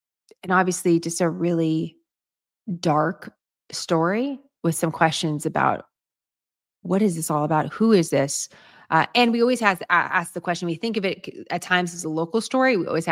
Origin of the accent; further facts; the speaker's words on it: San Francisco, California, United States; Growing up in San Francisco, again, a very progressive city, I went to the public library all the time on Clement Street, by the way, in San Francisco, near where I live.